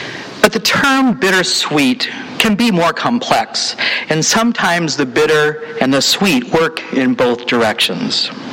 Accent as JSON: {"language": "English", "town": "Dayton", "region": "Ohio", "country": "United States", "tie": "born or raised there", "said": "I am moving back to my hometown of Dayton, Ohio, in order to be closer to my mother."}